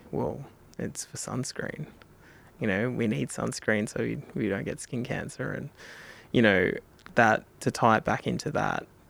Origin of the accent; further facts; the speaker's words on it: New South Wales, Australia; I'm an Indigenous guy myself. I'm from Kamilaroi country.